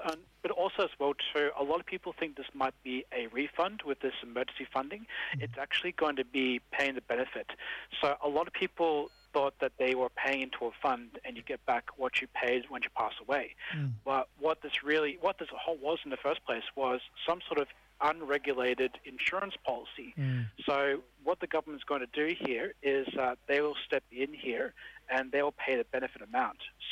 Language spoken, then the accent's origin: English; Queensland, Australia; now in Sydney, Australia; I'm a Dungari man, and I live down in Sydney as well too